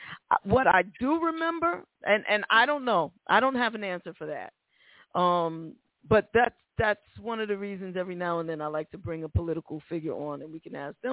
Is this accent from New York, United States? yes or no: yes; Bronx, New York, United States; I'm from the Bronx, so I can only speak for what I know